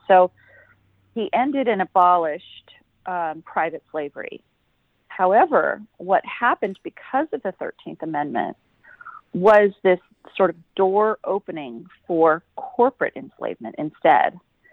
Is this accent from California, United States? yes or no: yes; California, United States; so for me, I would be considered a Californian and an American, right?